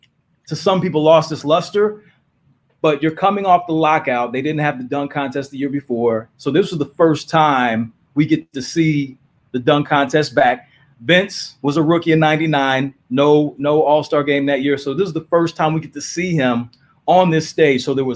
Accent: Dallas, Texas, United States; Did it in my hometown of Dallas.

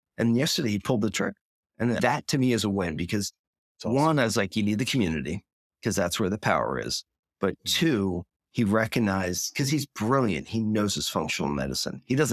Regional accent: Philadelphia, Pennsylvania, United States; Now, I'm originally from Philly, so I'm a fair weather fan.

